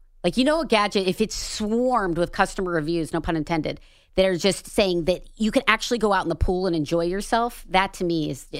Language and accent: English; United States; And I grew up on Lake Erie.